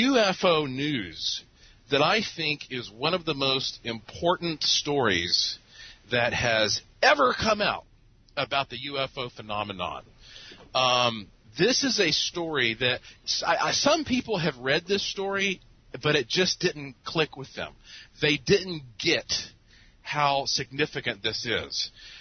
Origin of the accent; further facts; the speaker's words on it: Milwaukee, Wisconsin, United States; Yeah, but hey, I came from Beer City, so I was kind of screwed, right?